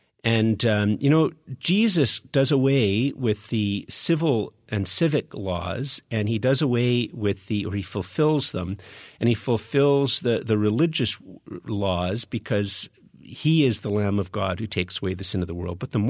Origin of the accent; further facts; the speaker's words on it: Canada; born there; I was born in Canada as a free man, you know.